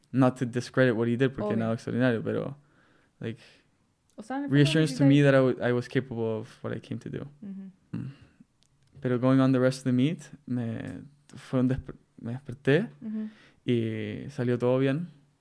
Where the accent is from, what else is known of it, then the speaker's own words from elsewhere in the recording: Chile; Me gusta carretear. Like, siendo chileno